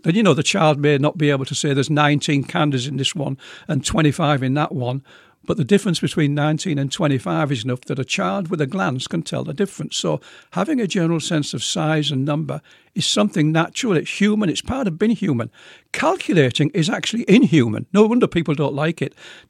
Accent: England, United Kingdom; When I got beyond school mathematics, and I was growing up in England

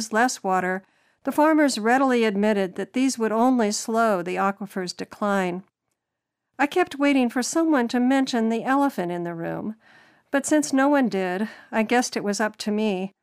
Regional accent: Goodland, Kansas, United States; A few years ago, I attended a meeting in my hometown, Goodland, Kansas.

